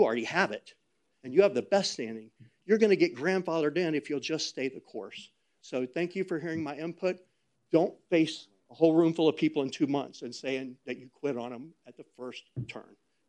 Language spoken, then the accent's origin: English; Daytona Beach, Florida, United States; I'm from Daytona Beach.